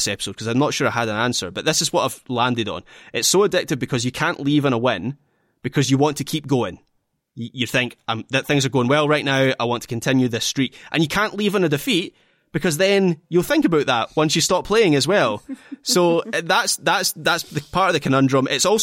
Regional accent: Scotland, United Kingdom; this might just be my disposition as a Scottish Stirling Albion fan

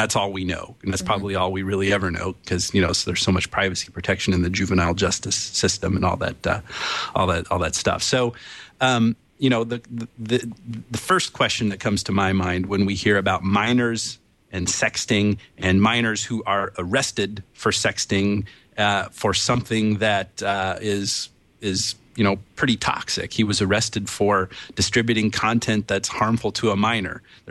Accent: Bedford, Indiana, United States; Yeah, this happened in my hometown, Bedford, mm-hmm. Indiana.

